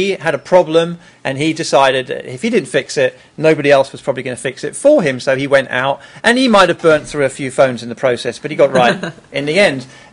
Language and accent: English; Jersey; But I come from Jersey in the Channel Islands, which is it's a financial kind of tax haven place. It's quite a lovely environment. It's small. Everything runs really well. It's quite a privileged place to live.